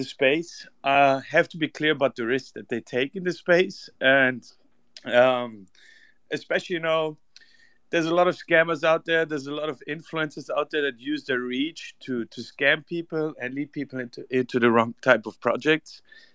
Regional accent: Germany; now in United States; I'm born and raised in Germany, you know, but I live in the US

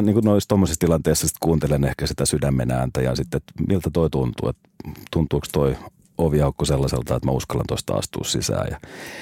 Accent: Uusikaupunki, Southwest Finland, Finland; mä oon uudesta kaupungista, pienestä länsirannikon kaupungista kotoisin. Mun vanhemmat, molemmat on sitten taas tuolta Pohjois-Karjalasta. Tulivat aikanaan sinne autotehtaalle töihin 70-luvun alussa ja sitten vuonna 74, eli kohta 50 vuotta sitten mä synnyin sinne.

